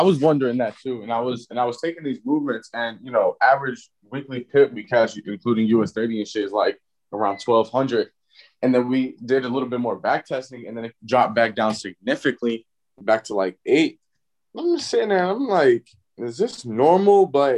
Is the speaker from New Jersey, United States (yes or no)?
yes; New Jersey, United States; I'm from South Jersey.